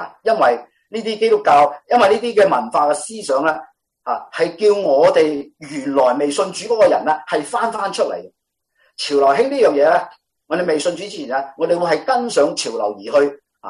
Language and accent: Chinese; China; 我们中国人呢、的新春年呢